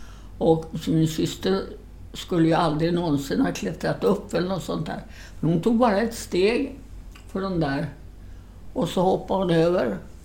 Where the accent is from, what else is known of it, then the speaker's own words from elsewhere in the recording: Södermanland, Sweden; Fast jag är född i Sörmland några år.